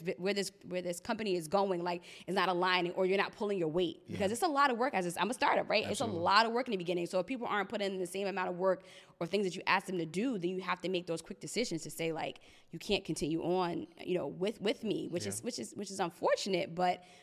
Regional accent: New Jersey, United States; And he's just, and we're from Jersey, so most people don't let people in.

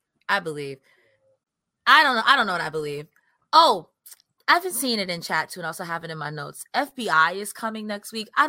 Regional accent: Brooklyn, New York, United States; Hey Tony, I'm from New York, Brooklyn.

